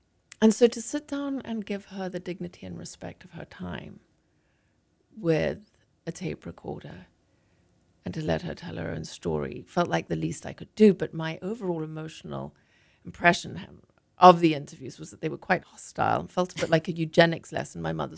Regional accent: Zimbabwe; the memoir I wrote of my own childhood growing up in Rhodesia

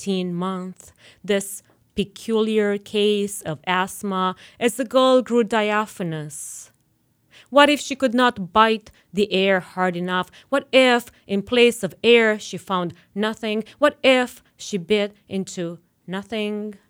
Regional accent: Romania; growing up in Romania

